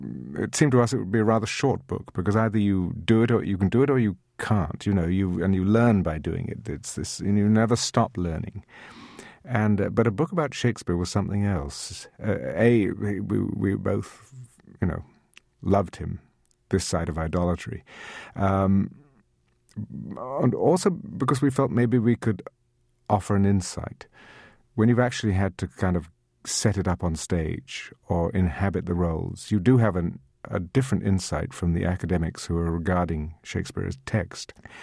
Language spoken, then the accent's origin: English; England, United Kingdom; I was brought up in England